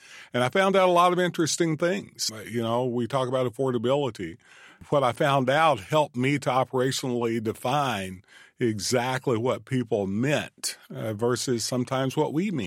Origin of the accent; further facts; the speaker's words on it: Manchester, Kentucky, United States; starting off the listening tour of my hometown of Manchester and talking with the community members there